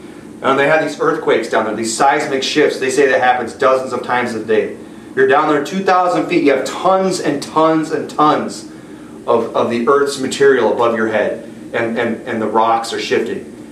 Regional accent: Michigan, United States; now in Arizona, United States; You know, when we come from Michigan, you know, there was a great deal of copper that was taken out of the Upper Peninsula.

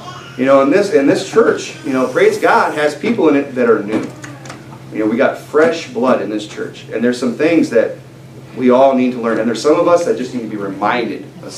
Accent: South Dakota, United States; I grew up in the Black Hills, about an hour away from Mount Rushmore.

